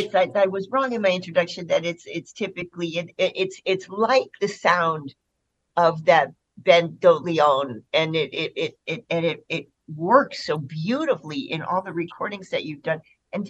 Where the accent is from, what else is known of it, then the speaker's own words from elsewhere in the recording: Midwest, United States; So I come from the Midwest